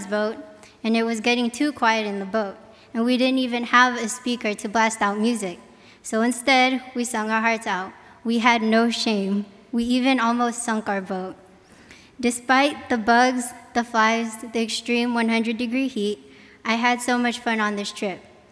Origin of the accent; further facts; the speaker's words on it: Philippines; Keep in mind, there are around 20 of us and we're all Filipino, so it looked like she adopted 20 kids.